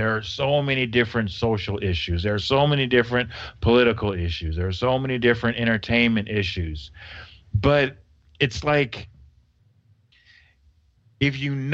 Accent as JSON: {"language": "English", "region": "Arizona", "country": "United States", "tie": "born or raised there", "said": "I grew up in Arizona. I know what a real racist is."}